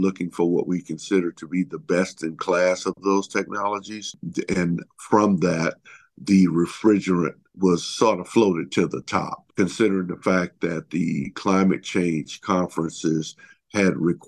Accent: Lake Charles, Louisiana, United States; also born or lived in Southeast Asia; Well, I'm from Lake Charles, Louisiana. I grew up in Louisiana

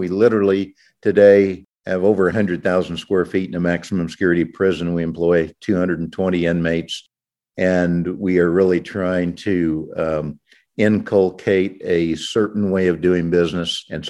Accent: Kansas, United States; So I'm a Kansas farm kid, grew up farming, learned the work ethic at a very early age, went to Kansas University my junior year.

